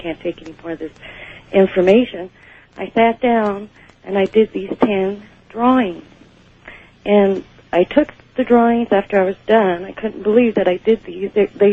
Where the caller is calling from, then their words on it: South Lake Tahoe, California, United States; I'm calling from South Lake Tahoe.